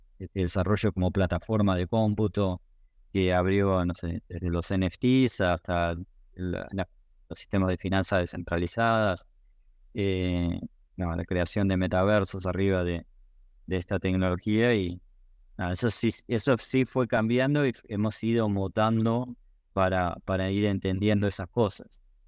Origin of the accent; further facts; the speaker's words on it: Patagonia, Argentina; yo soy de la Patagonia